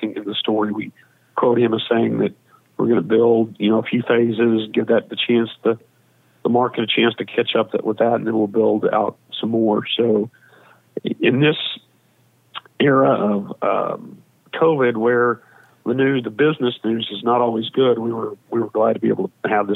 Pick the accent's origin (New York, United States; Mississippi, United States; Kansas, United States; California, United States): Kansas, United States